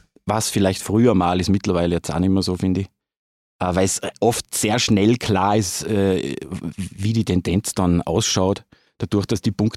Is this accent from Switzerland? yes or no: no; Austria; Aber dann als Österreicher ist es, reicht es mir einmal